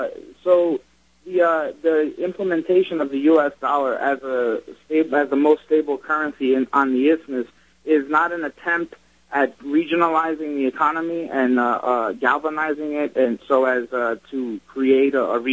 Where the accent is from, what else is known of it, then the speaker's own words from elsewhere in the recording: El Salvador; I'm calling because I'm originally from El Salvador.